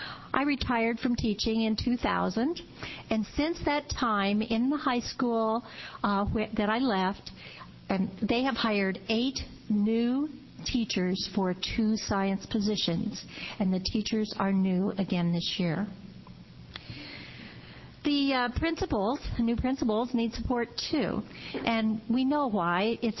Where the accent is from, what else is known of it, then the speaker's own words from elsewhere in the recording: Toledo, Oregon, United States; I'm from Toledo in Lincoln County, and I'm a member of Stand for Children.